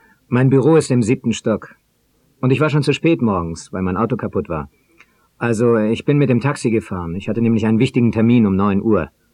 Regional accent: India; now in Germany; Da habe ich als Inder immer ein Visum gebraucht.

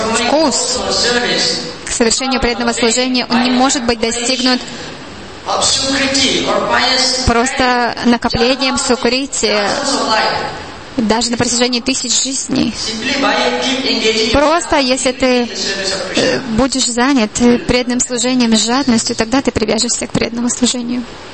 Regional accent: Indonesia; Russian is a second language; я из Индонезии

